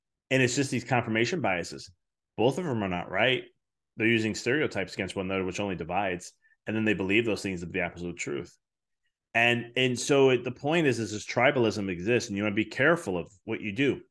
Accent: Chicago, Illinois, United States; you know, I come from Chicago.

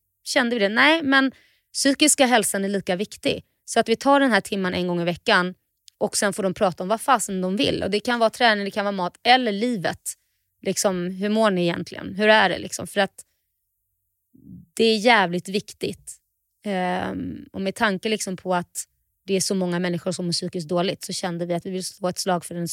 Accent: Sweden; vi är från Sverige

